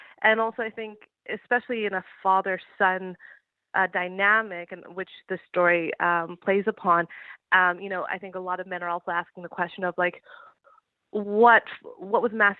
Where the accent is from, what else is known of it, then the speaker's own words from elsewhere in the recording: Houston, British Columbia, Canada; The whole storyline is based off of my roots growing up in Houston and in northern BC, especially when I was in school.